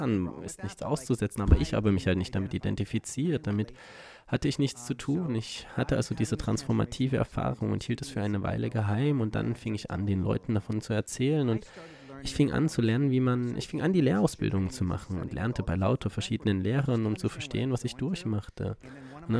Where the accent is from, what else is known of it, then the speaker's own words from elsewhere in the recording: Boston, Massachusetts, United States; Und ich komme aus Boston